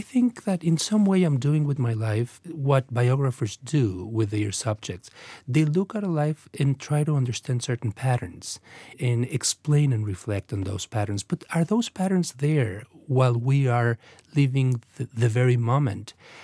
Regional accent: Mexico; first language Yiddish; English is a second language; My first language was probably Yiddish. And I say probably because in some way Yiddish and Spanish were a part of my childhood, and it's hard for me to say which of the two came first.

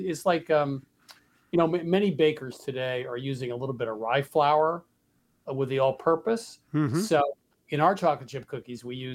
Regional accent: New England, United States; that's not something that I never heard about growing up in New England.

